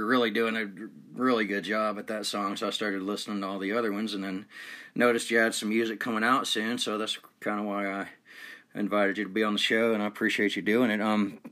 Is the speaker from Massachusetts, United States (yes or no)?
no; Atlanta, Georgia, United States; moved away as an adult; I grew up in Atlanta, Georgia. I stayed there about 28 years, and I've been in Utah now, Northern Utah, for about 15-16 years